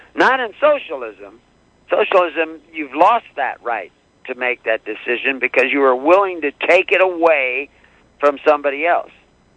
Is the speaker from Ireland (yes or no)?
no; Houston, Texas, United States; I grew up in Houston on the bayous in Texas, and I had those in my play place all the time.